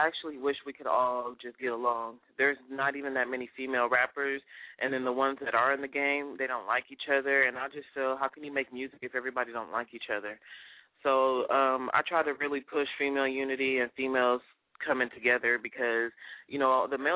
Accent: Vallejo, California, United States; also born or lived in East Palo Alto; I'm from Vallejo and East Palo Alto, which are both Bay Area cities, so I rep them both.

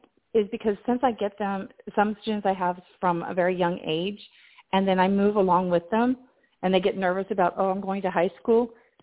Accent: Kentucky, United States; also born or lived in Ohio; I grew up in Kentucky, went to school in Kentucky and Ohio

